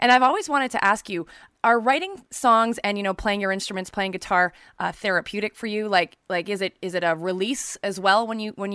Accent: Montreal, Quebec, Canada; when you came to my hometown, Montreal

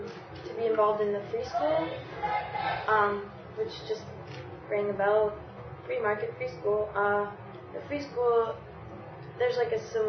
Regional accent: Michigan, United States; I wanted to have one in my hometown up in Michigan, which is like a suburb of Detroit

